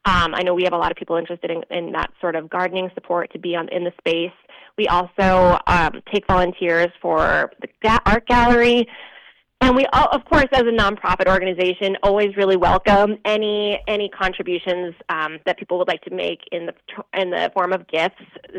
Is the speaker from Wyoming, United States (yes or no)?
yes; Sheridan, Wyoming, United States; I grew up in Sheridan and grew up attending UCross events.